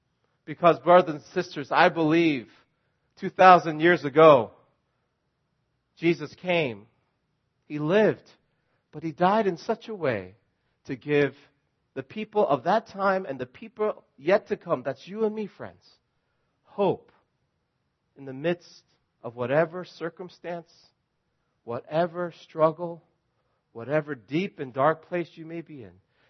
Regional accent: United States; And these are my two Canadian buddies, and I'm the American in the room.

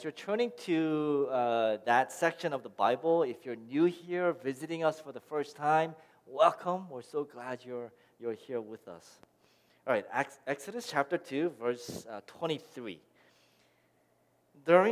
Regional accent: Fairfax County, Virginia, United States; I grew up right here in Fairfax County. I'm a bit older than most of you. Grew up in the Fairfax County, and in the 80s, if you drove about 20 miles from here, you take 66 west, about 20 miles down, there was like nothing here.

